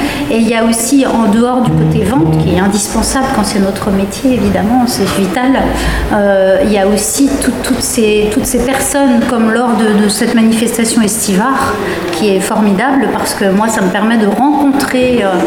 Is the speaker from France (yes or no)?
yes; Pays de la Loire, France; born there; je suis née tout près d'ici, je suis née en Mayenne